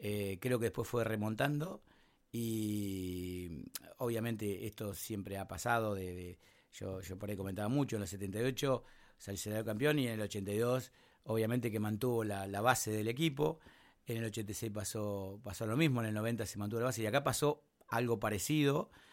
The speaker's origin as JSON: {"language": "Spanish", "town": "General La Madrid", "region": "Buenos Aires Province", "country": "Argentina", "tie": "born or raised there", "also_born_or_lived": "Roque Pérez", "said": "nací en la Madrid, estuve en Roque Pérez viviendo y volví a la Madrid cuando tenía 8 o 9 años."}